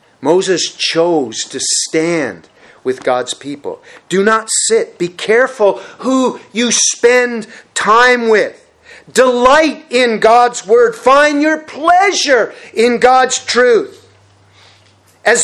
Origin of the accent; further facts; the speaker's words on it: Red Bay, Newfoundland and Labrador, Canada; Now, I grew up in Red Bay, Labrador, and Newfoundland itself is called the Rock